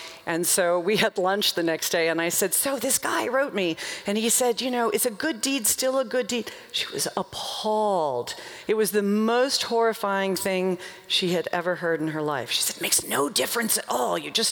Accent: Nashville, Tennessee, United States; I'm from Nashville.

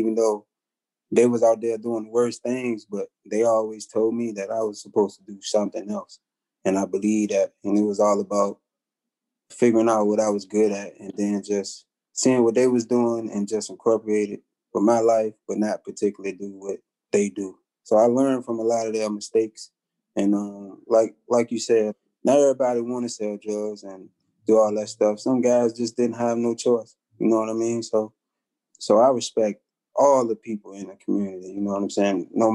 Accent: Richmond, Virginia, United States; Yeah, I'm from Gibbon Court. It's better known as Jackson Ward

